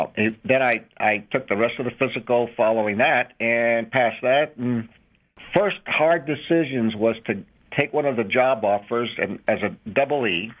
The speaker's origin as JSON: {"language": "English", "town": "Salinas", "region": "California", "country": "United States", "tie": "born or raised there", "said": "growing up in Salinas, we lived on the outskirts of the airport property"}